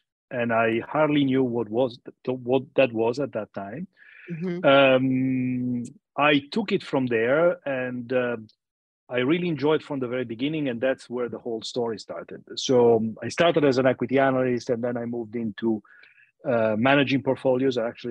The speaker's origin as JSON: {"language": "English", "country": "Italy", "tie": "born or raised there", "said": "I actually grew up in a little village in the north of Italy, somewhat closer to the French border"}